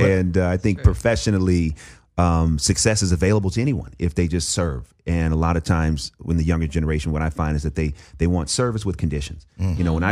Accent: Oakland, California, United States; My uncle, who was the pastor of the church that I grew up in East Oakland, you know, he was a big part of our lives.

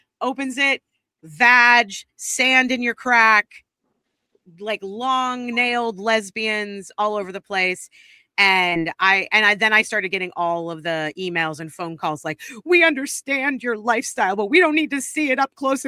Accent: Scotland, United Kingdom; No, I'm Scottish. Yeah, mostly Scottish.

